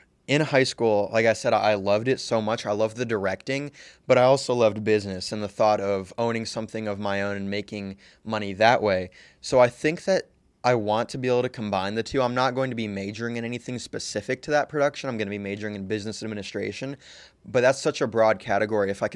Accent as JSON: {"language": "English", "town": "Taylorville", "region": "Illinois", "country": "United States", "tie": "born or raised there", "said": "I was born here in Illinois. I've lived in the same house all 18 years of my life. So I grew up in Taylorville, Illinois. That's where I've grown up. That's where I still currently am."}